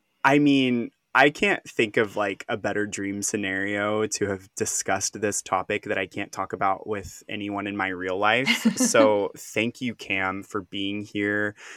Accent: Arkansas, United States; because I'm from Arkansas. It's a big thing in Arkansas.

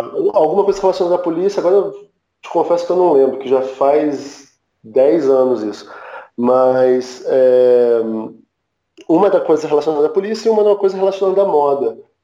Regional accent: Brasília, Federal District, Brazil; morava em Brasília, sou de Brasília

